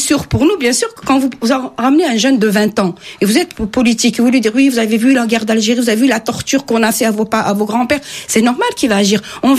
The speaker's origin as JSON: {"language": "French", "country": "France", "said": "On est français, nos enfants sont français, on parle français, on mange français."}